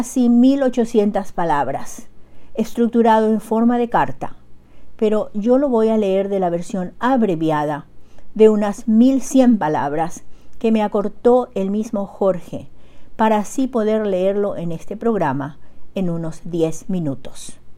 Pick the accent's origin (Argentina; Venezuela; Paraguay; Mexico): Paraguay; now in Bedford, United States; una vez más llego hasta ustedes desde Bedford, Massachusetts, con un nuevo relato de la producción narrativa de mi tierra colorada, mi Paraguay natal, país centro y corazón de América del Sur.